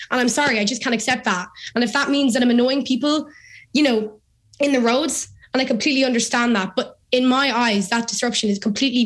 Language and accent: English; Ramelton, Ulster, Ireland; I'm from Remelton.